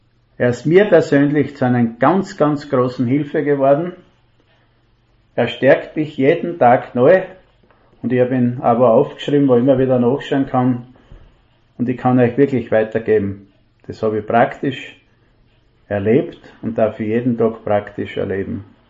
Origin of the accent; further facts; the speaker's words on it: Styria, Austria; Da fährt die Eisenbahn drüber, sag ich, als Steirer.